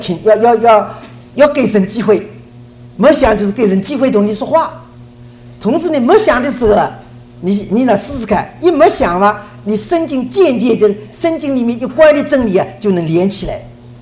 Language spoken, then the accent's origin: Chinese; China; 好像我们中国人所说，这一只耳朵进去，这只耳朵出来了